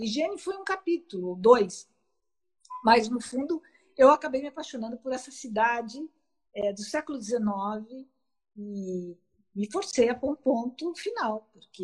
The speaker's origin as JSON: {"language": "Portuguese", "region": "São Paulo", "country": "Brazil", "said": "e também porque eu sou de São Paulo."}